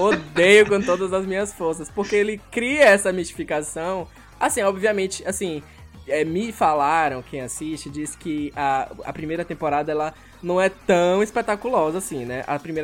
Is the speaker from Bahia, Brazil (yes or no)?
yes; Salvador, Bahia, Brazil; Eu sou de Salvador, Bahia. Então, se tem algum ouvinte aí também que é baiano, igual a mim